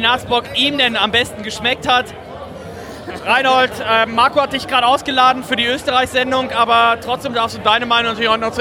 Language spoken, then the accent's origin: German; Oberhausen, North Rhine-Westphalia, Germany; Ja, wow, ich komme aus Oberhausen.